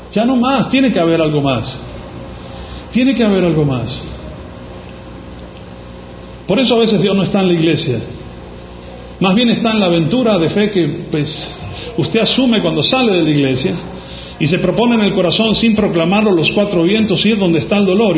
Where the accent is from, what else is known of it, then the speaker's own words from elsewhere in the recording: Argentina; Soy argentino.